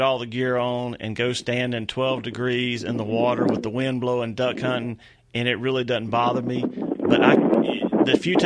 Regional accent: Chester, South Carolina, United States; I mean, I grew up in Chester, so practically

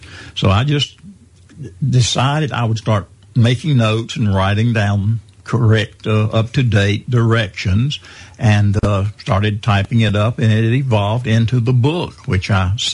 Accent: Anderson, United States; I was born and raised in Anderson. Hardly ever left Anderson except to go to the local area around Anderson.

